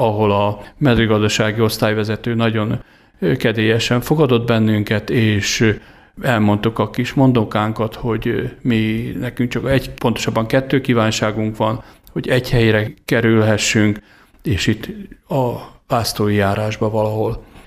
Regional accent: Kiskunmajsa, Bács-Kiskun, Hungary; hanem hazajöttem szülővárosomba, Kiskunmajsára.

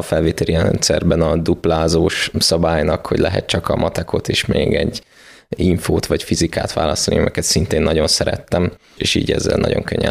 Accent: Szeged, Csongrád-Csanád, Hungary; Hát ugyebár Szegedről felköltöztem Pestre, ami egy nagy váltás volt számomra.

